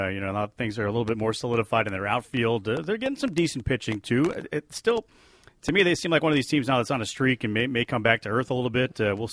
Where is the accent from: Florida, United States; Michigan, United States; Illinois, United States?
Illinois, United States; I grew up playing in the Maine Northfield Little League system.